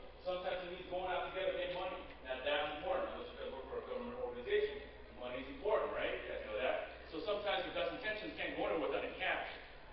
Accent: Los Angeles, California, United States; now in Chicago, United States; So I'm from Los Angeles, came to Chicago in 97. Two things I realized when I came to Chicago.

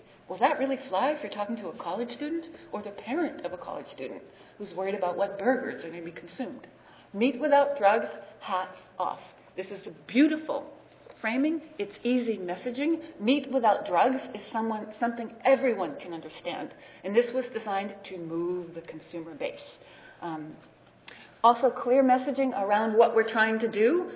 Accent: Oakland, California, United States; It is the one-year anniversary of Occupy Oakland. I'm from Oakland.

